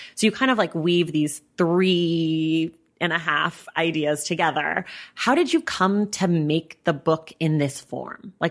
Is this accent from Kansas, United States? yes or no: no; California, United States; now in Los Angeles, United States; I mean, I've lived here 7 years now. I'm from Northern California, but I still feel like when I meet someone from LA, I'm like, really?